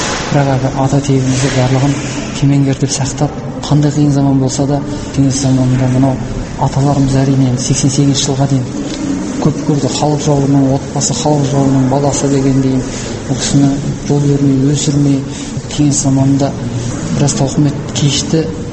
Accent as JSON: {"language": "Kazakh", "town": "Zhanan", "region": "Omsk Oblast", "country": "Russia", "tie": "born or raised there", "said": "Ауылда туып өстім. Омбының Шарбаққөл ауданы Жанан ауылы дейді. Жанан ауылында Томар орта мектебін бітірдім. Енді біздің мектебіміз қазақ орыс тілінде."}